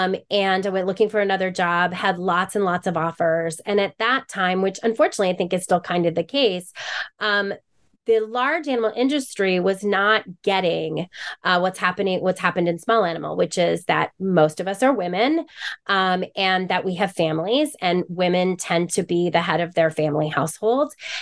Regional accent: Boulder, Colorado, United States; Maybe it's because I'm from Boulder, Colorado, which is very airy fairy.

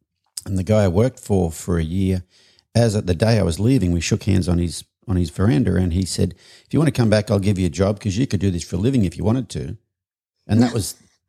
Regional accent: Australia; I'm Australian

